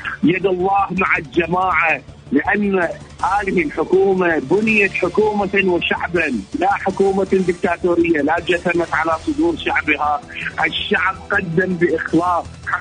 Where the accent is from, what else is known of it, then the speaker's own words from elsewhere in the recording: Iraq; من العراق.